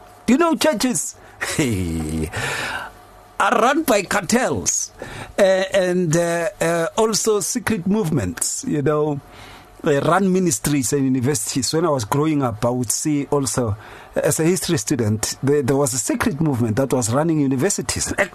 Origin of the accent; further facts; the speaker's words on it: Atteridgeville, Gauteng, South Africa; so I was growing up in Atteridgeville, you'd see in some churches you'd go, and then just on the side of the yard of the church, there would be tombstones